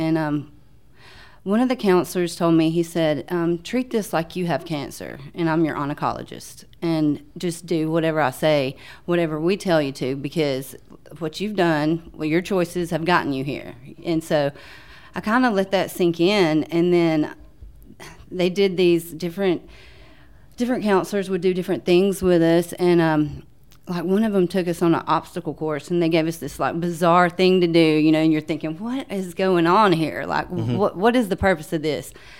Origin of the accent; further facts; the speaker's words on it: Somerville, Alabama, United States; No, sir. I'm from Morgan County.